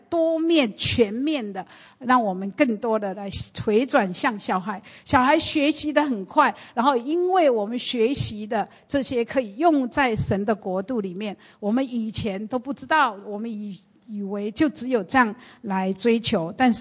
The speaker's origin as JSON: {"language": "Chinese", "country": "Taiwan", "tie": "born or raised there", "said": "所以呢我在过去呢成长的路程，因为我们在台湾呢很注重升学"}